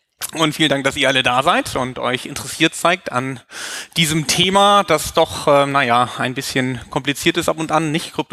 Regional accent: Hamburg, Germany; das ist …. Hi …. Wir sind aus Hamburg

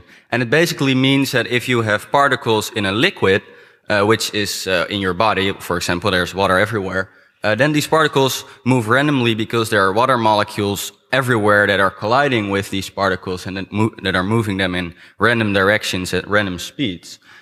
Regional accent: Netherlands; I'm from the Netherlands, and I'm going to show you something about this.

